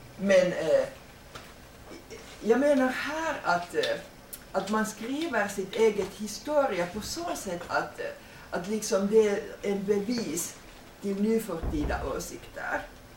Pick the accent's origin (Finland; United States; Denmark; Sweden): Finland; som finsk frilansjournalist och författare utan stora ekonomiska stöd